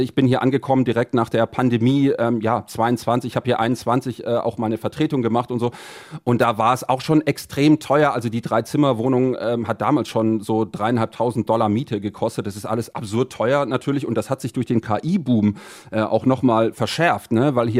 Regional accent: Stuttgart, Baden-Württemberg, Germany; now in San Francisco, United States; Ich komme aus Stuttgart ursprünglich

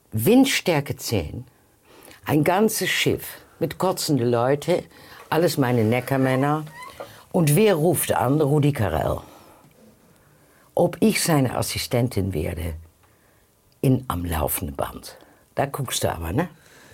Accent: Tilburg, North Brabant, Netherlands; born there; German is a second language; Nein, ich bin eine echte Niederländerin.

